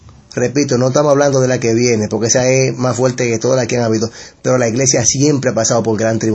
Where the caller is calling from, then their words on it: Dominican Republic; de República Dominicana.